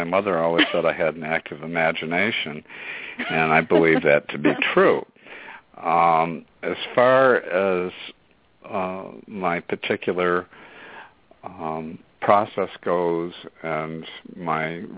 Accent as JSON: {"language": "English", "town": "Syracuse", "region": "New York", "country": "United States", "tie": "born or raised there", "said": "I've participated in marches in my hometown of Syracuse."}